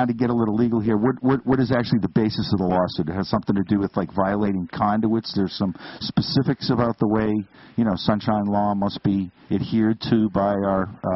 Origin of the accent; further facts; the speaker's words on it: New England, United States; I know I'm from New England